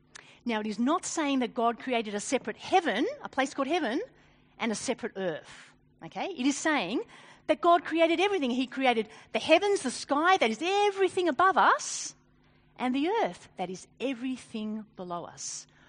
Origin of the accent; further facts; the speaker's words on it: Australia; You see, by virtue of being Australian, I live under Julia's rule.